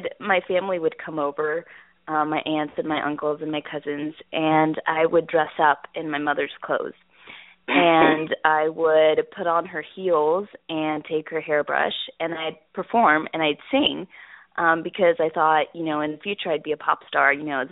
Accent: Dallas, Texas, United States; Growing up in Dallas, I attended all Catholic schools pretty much, except for, like, I switched off going to a public school in the midst of my high school years during my sophomore and junior year.

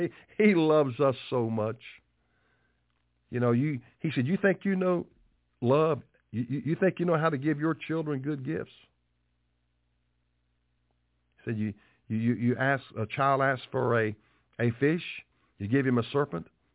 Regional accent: United States; You're an American. I'm an American.

